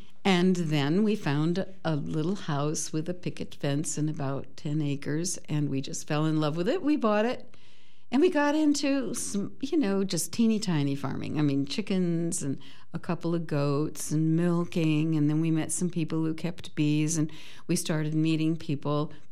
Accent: Virginia, United States; also born or lived in Alabama / South Carolina; I was born in Alabama and lived in South Carolina for a few years with my family. And then we moved to Northern Virginia, where I was raised and lived and went to high school

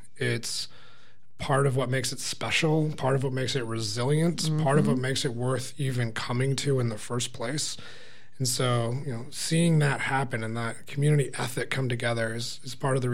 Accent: Portland, Oregon, United States; also born or lived in Los Angeles; I come from the West Coast, Portland, Oregon, and Los Angeles, and those communities are beautiful in their own right.

